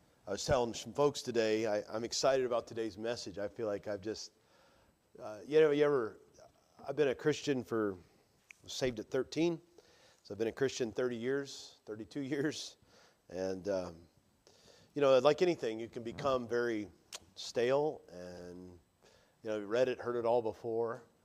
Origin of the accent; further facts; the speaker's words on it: Chicago, Illinois, United States; I grew up in Chicago in the 90s.